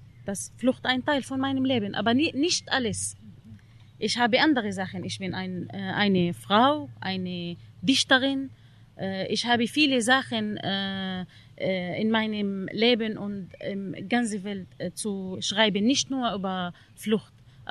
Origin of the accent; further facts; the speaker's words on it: Syria; German is a second language; now in Germany; ich konnte nicht die Realität und was passiert in Syrien, in meinem Heimatland, ignorieren